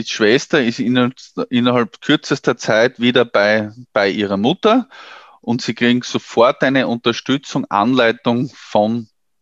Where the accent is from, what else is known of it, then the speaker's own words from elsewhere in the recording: Austria; wie es bei uns in Österreich ist